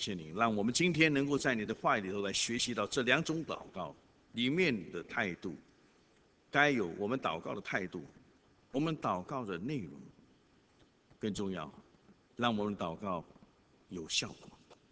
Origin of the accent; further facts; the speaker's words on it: China; 骄兵必败嘛，我们中国人讲骄兵必败。